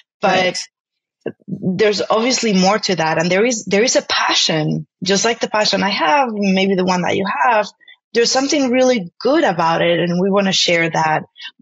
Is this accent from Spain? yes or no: yes; Spain; I'm from Spain, and I went to Spain to visit my families at the very beginning